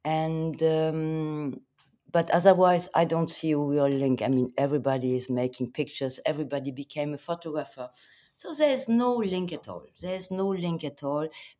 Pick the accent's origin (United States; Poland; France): France; Paris, Île-de-France; I grew up in Paris, starting 1 year old